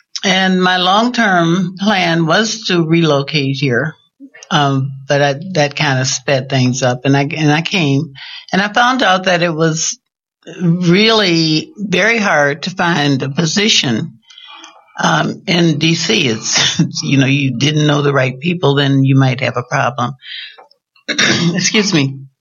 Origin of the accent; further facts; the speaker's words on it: Detroit, Michigan, United States; now in Washington, United States; I came from Detroit. And I relocated here because my daughter was ill and she lived in D.C.